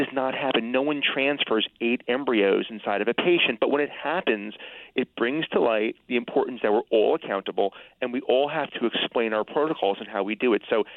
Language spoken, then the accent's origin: English; New Jersey, United States; I'm from New Jersey originally and came to Connecticut about 20 years ago.